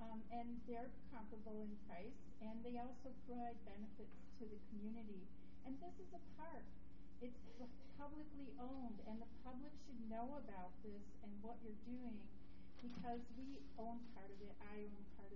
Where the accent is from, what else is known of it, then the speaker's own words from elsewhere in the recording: Wauwatosa, Wisconsin, United States; I'm from Wauwatosa